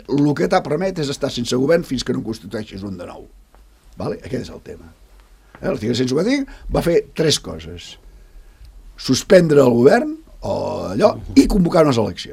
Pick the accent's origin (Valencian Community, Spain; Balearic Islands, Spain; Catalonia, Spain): Catalonia, Spain; com a català m'afecta, tinc tot el dret a opinar